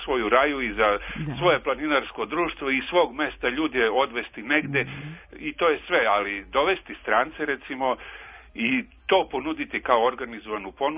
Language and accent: Serbian; Niš, Nišava District, Serbia; ovdje kod nas, ja sam znači iz Niša